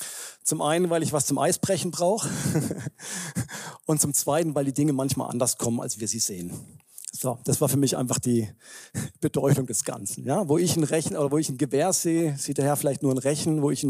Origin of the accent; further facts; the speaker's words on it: Baden-Württemberg, Germany; in dem Ort, wo ich groß geworden bin, das ist so im süddeutschen Raum, so 30 Kilometer südlich von Freiburg.